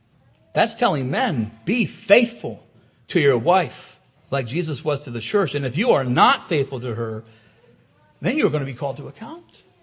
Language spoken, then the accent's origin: English; Michigan, United States; I'm from Michigan.